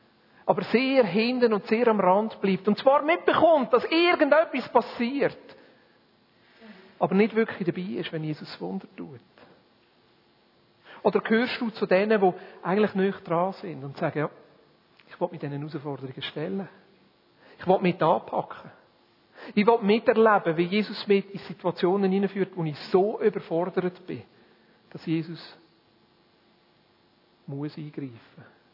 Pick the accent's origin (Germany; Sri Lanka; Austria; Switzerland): Switzerland; Ich meine, ich bin Schweizer.